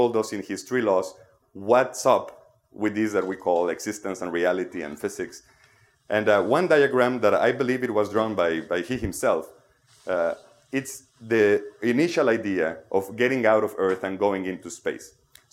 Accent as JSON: {"language": "English", "country": "Mexico", "second_language": "English", "said": "I'm from Mexico, so please don't take it on me. It wasn't my fault."}